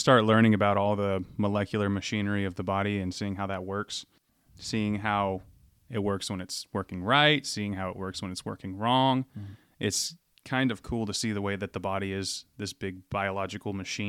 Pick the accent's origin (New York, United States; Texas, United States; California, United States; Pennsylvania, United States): Texas, United States; Lubbock; moved away as an adult; Well, I'm originally from West Texas, Lubbock, Texas, to be exact. I came out here about 2.5, 3 years ago, get closer to family.